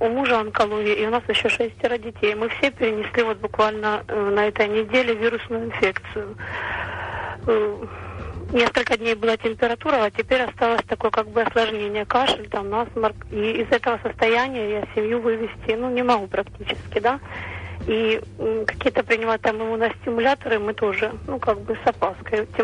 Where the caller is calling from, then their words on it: Chernihiv, Chernihiv Oblast, Ukraine; я звоню з міста Чернігова.